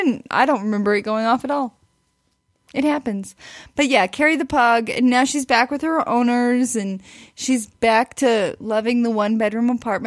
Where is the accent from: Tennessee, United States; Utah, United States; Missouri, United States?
Missouri, United States; Ozark; Now, I'm from Ozark, Missouri.